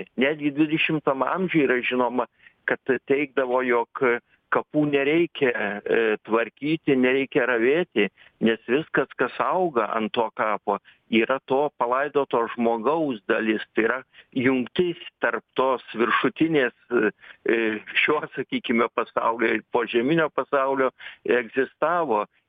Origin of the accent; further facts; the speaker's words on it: Užnemunė, Lithuania; Na, aš esu kilęs iš Užnemunės